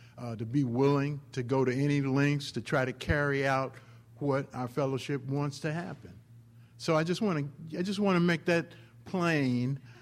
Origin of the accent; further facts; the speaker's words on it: St. Louis, Missouri, United States; I grew up in St. Louis, and as I was growing up, I mean, basically the city was totally segregated, as it is now.